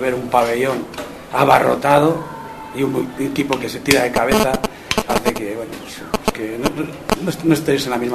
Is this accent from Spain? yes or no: yes; Valladolid, Castile and León, Spain; Soy de Valladolid, ¿no? Si soy de Valladolid, hoy nos hemos dado cuenta que es muy importante.